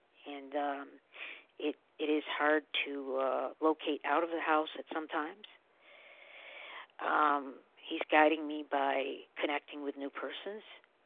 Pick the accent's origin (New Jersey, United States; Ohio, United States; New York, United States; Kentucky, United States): New York, United States; Syracuse; accent: Syracuse; I'm 42, from Syracuse, New York, and you can tell in my accent, Syracuse.